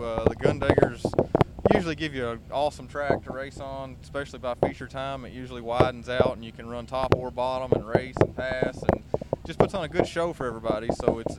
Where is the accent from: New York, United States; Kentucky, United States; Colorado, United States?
Kentucky, United States; We're from Kentucky. We have a lot smaller car counts on average